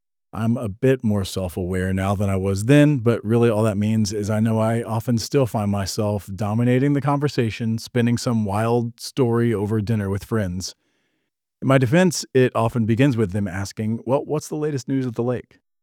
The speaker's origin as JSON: {"language": "English", "region": "Texas", "country": "United States", "tie": "born or raised there", "said": "So I grew up in Texas, but I ended up back here on the old family farm in 2010."}